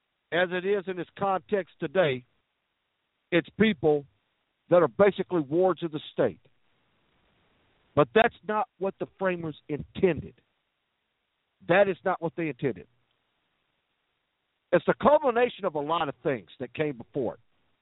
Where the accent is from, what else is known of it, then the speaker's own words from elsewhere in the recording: United States; I'm not an attorney, but I am an American.